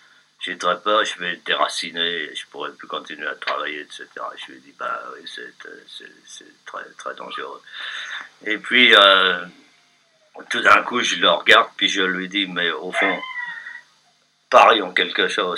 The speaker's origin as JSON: {"language": "French", "town": "Metz", "region": "Grand Est", "country": "France", "tie": "born or raised there", "said": "le tribunal des forces armées de ma ville natale, la ville de Metz."}